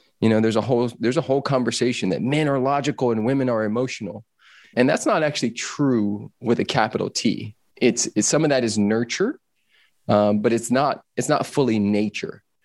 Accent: Los Angeles, California, United States; But also growing up in Los Angeles as a Afro-amazing male, there were certain expectations

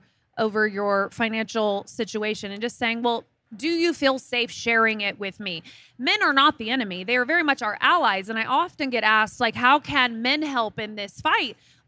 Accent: Midwest, United States; I'm from the Midwest. So I've loved a blue jean my entire life.

